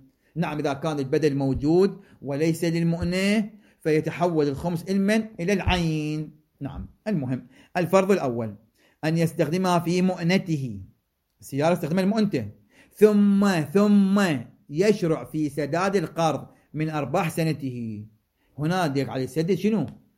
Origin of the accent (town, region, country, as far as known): Iraq